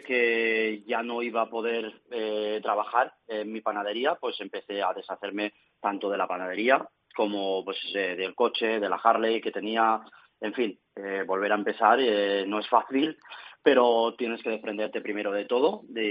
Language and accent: Spanish; Burjassot, Valencian Community, Spain; born or raised there